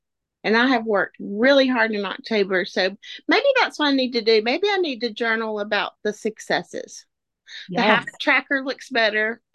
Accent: the South, United States; I'm from the South.

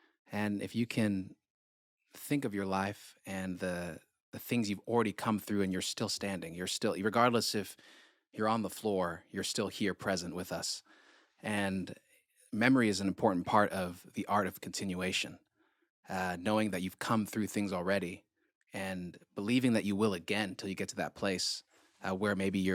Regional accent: Monrovia, Montserrado, Liberia; now in United States; I live in Appalachia, so like that tail end down in Tennessee, and I'm from West Africa, Liberia, capital city, Monrovia.

